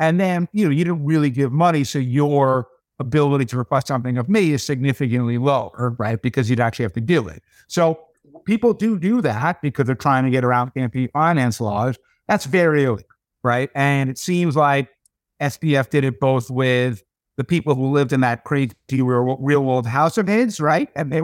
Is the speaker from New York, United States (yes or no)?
yes; New York City, New York, United States; And the truth is, as a New Yorker, I want those jobs here.